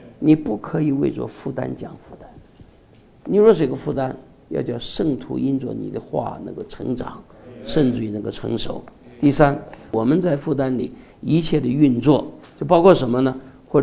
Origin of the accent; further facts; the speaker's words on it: Taiwan; 但是我们台湾人也不要生气啊